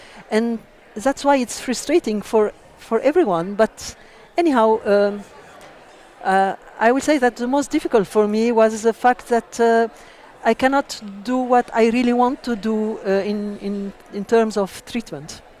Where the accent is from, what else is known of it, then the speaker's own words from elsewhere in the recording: Lebanon; English is a second language; moved away as an adult; now in France; I came from Lebanon. I live in Lebanon for a lot of time. And recently I moved to France.